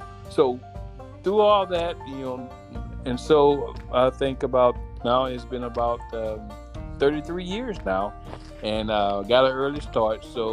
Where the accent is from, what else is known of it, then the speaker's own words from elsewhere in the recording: Mobile, Alabama, United States; born there; My parents had 11 kids. I'm the youngest of 11. And I was born in Mobile, Alabama.